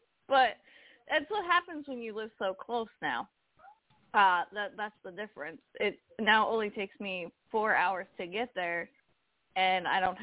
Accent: Pennsylvania, United States; South Florida is sunny. And for those folks that are new to the show, I'm originally from Pennsylvania, so don't let where I live fool you.

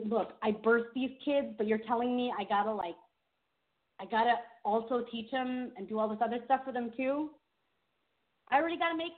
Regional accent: San Diego, California, United States; I was from San Diego. So I know of certain sections in San Diego

